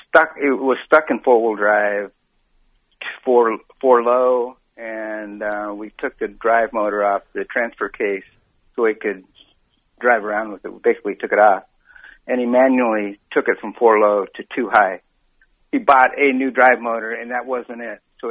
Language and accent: English; Tempe, Arizona, United States; So I'm from Tempe, not down the road, not far from you.